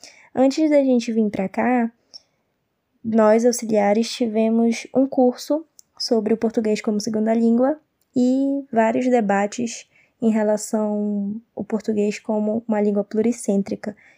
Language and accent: Portuguese; Belém, Pará, Brazil; eu sou da cidade de Belém do Pará, do norte do Brasil